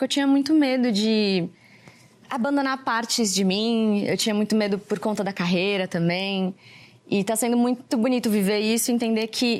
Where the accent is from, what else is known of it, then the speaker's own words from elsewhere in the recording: São Paulo, Brazil; De São Paulo, meu pai é de São Paulo, minha mãe é de Maringá, no Paraná.